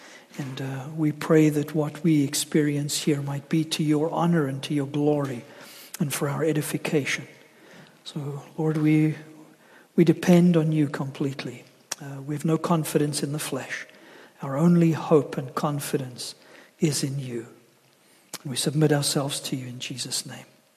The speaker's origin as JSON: {"language": "English", "country": "South Africa", "also_born_or_lived": "Toronto / Peterborough", "moved": "yes", "lives_now": "Englehart, Canada", "said": "We came originally from South Africa and emigrated to Canada in 1988, lived in Toronto for a few years, and then Peterborough."}